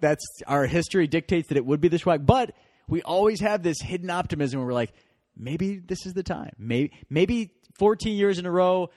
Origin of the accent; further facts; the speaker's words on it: Columbus, Ohio, United States; born there; also born or lived in Cleveland; I was born in Columbus. I lived in Cleveland for 10 years.